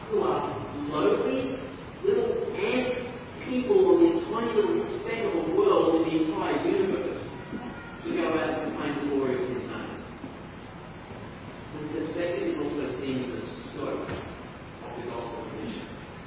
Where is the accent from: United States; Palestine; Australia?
Australia; I'm Australian.